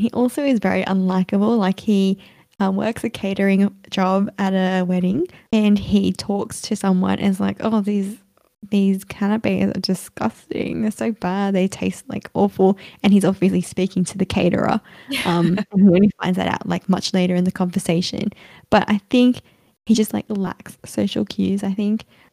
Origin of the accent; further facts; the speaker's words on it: United Kingdom; in America, I would be like a 10 out of 10 because I'm British.